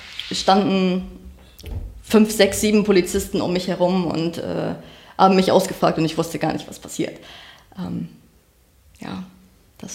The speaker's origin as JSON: {"language": "German", "region": "Schleswig-Holstein", "country": "Germany", "tie": "born or raised there", "said": "ich bin auf dem Dorf aufgewachsen, das war ganz weit oben in Schleswig-Holstein"}